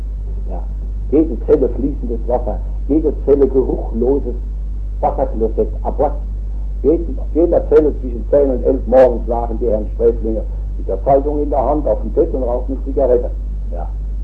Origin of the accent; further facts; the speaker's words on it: Worms, Rhineland-Palatinate, Germany; Steht seit 4000 Jahren in dieser Bord, meiner Heimatstadt. Ja, das ist heute ein elendes Städtchen von 60.000 Einwohnern.